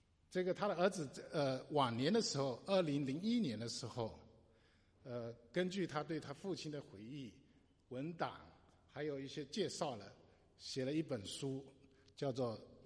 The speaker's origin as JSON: {"language": "Chinese", "region": "Fujian", "country": "China", "tie": "born or raised there", "said": "我小的时候在福建的闽北，那个当时在这个清末这个明初的时候，那是非常落后这个封闭的地方，封闭的地方。"}